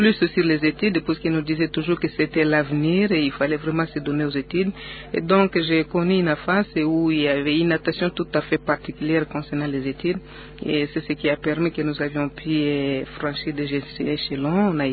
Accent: Wamba, Haut-Uélé, DR Congo; Oui, je suis originaire du territoire de Wamba.

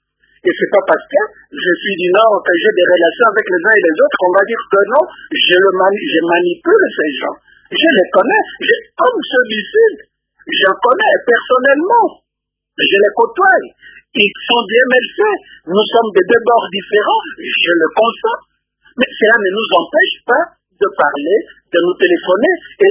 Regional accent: Équateur, DR Congo; Moi, je suis de l'Équateur et je suis secrétaire exécutif adjoint

